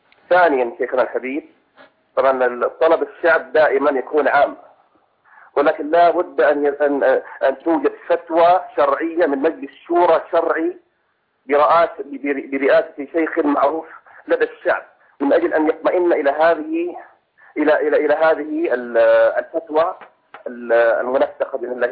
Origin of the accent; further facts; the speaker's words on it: Syria; بلدنا سوريا